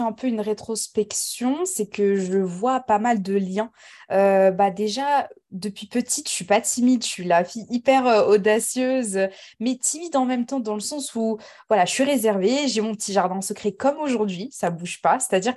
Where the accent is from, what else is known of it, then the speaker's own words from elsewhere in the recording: France; born there; je suis née en France. Mon père, il est turc, 100% turc, et ma mère marocaine à 100%.